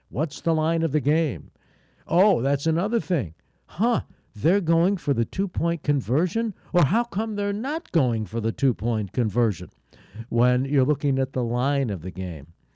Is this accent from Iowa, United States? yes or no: no; Connecticut, United States; My home state of Connecticut is pushing hard for it.